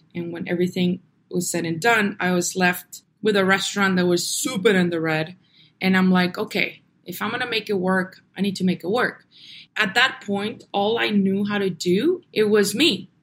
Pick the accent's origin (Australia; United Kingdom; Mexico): Mexico; Navojoa, Sonora; now in Tucson, United States; I was born here in Tucson, and we grew up in Navojoa, Sonora. It's the last city of the state of Sonora.